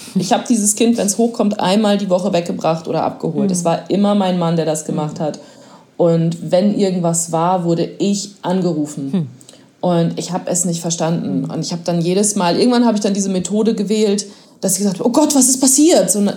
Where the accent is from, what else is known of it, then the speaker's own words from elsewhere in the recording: North Rhine-Westphalia, Germany; meine Kindheit in Ostwestfalen in den 90ern.